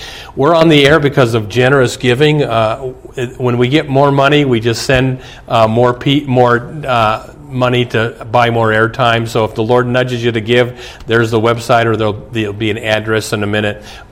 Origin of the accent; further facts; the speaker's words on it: Omaha, Nebraska, United States; I talked to a friend of mine that I grew up with in Omaha